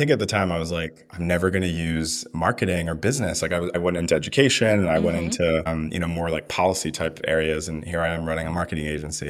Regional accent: Philadelphia, Pennsylvania, United States; That was a huge trip for us coming. I'm from Philadelphia. So we, you know, it was quite a way for us.

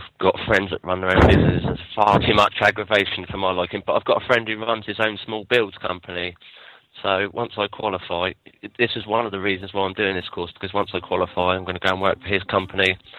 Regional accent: Southampton, South East England, United Kingdom; I'm from Southampton, and I'm doing plumbing, and I'm on my first week.

